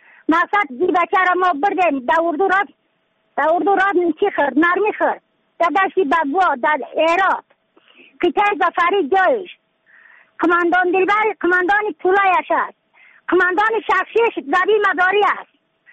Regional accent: Badakhshan, Afghanistan

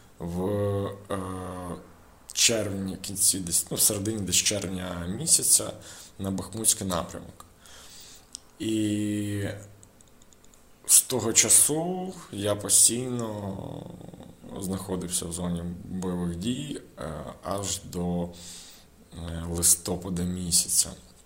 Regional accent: Laniv, Vinnytsia Oblast, Ukraine; now in Odesa, Ukraine; Родом з Вінницької області, село Ланів Хмельницького району. Але з 13-го року живу в Одесі.

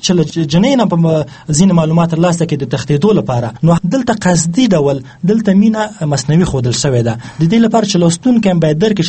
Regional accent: Kabul, Afghanistan; زه په کابل کې لوی سوم او دا سیمه دغه شاشید او دغه منطقه یما د ماشومتوب دوران هم دلته تیر شوی دی، دا سیمه کې ډېر ښه بلدیم.

